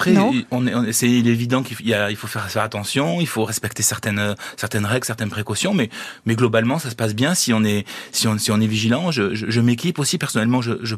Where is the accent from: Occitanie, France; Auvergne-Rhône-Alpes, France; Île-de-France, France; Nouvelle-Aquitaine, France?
Nouvelle-Aquitaine, France; Jurançon; also born or lived in Landes; quand j'étais petit, notamment à Jurançon, puisque je suis de Jurançon, ou dans les Landes